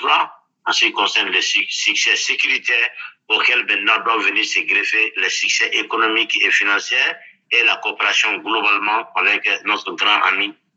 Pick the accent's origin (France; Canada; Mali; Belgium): Mali; Son état-major devait être à Thessalie, chez nous au Mali, ici.